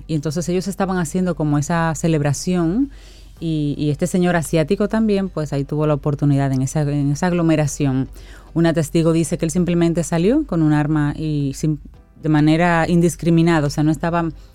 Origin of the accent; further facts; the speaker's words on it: Dominican Republic; el acceso, claro, a las playas nosotros como dominicanos